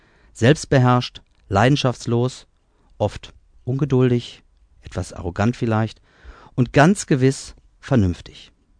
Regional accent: Iserlohn, North Rhine-Westphalia, Germany; now in Kalldorf, Germany; Ich bin 48 Jahre jung, gebürtiger Iserlohner, aufgewachsen am Nussberg. Heute lebe und wirke ich in Kalldorf seit nunmehr 20 Jahren.

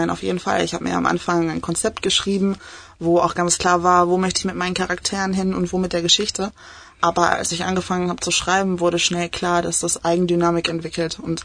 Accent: Altena, North Rhine-Westphalia, Germany; born or raised there; also born or lived in Lüdenscheid

